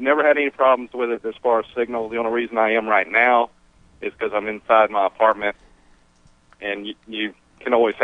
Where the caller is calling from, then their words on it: Pascagoula, Mississippi, United States; Pascagoula. You remember that name?